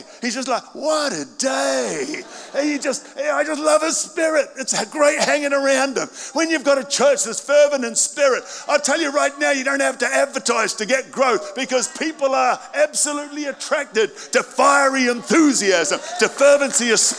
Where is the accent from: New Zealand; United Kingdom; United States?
New Zealand; I come from New Zealand originally, and it's a little country